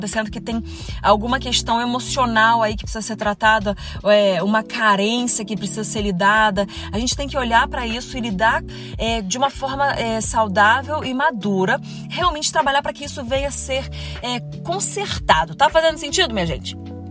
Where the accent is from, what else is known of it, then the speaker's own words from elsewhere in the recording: Niterói, Rio de Janeiro, Brazil; born there; also born or lived in São Paulo; porque eu sou nascida em Niterói